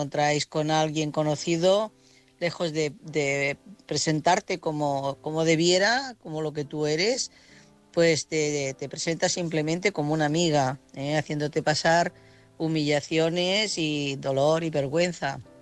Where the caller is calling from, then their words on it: Girona, Catalonia, Spain; corresponsal de Girona.